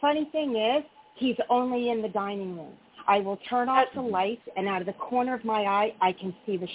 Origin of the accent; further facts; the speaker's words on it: Florida, United States; I am from Florida